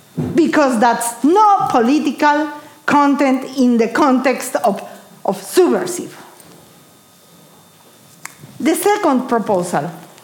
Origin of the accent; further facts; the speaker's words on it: Bolivia; first language Spanish; English is a second language; I come from Bolivia. And we speak Spanish, a sort of Spanish.